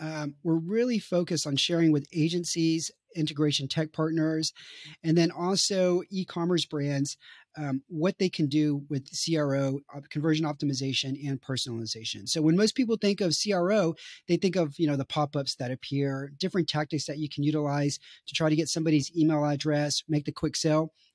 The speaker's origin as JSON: {"language": "English", "region": "Texas", "country": "United States", "lives_now": "Romania", "said": "I'm a Texan living in Romania."}